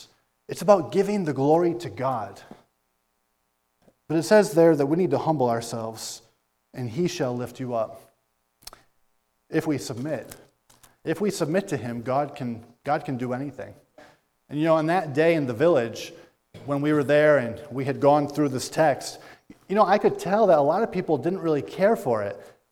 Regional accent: United States; I'm an American.

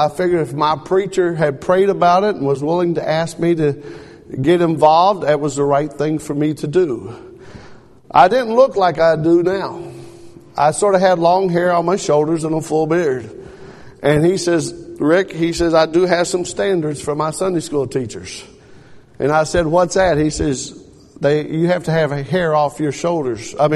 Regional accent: Kentucky, United States; moved away as an adult; now in Saginaw, United States; And you got to remember, I'm from Kentucky. I've never seen frozen lakes before, folks.

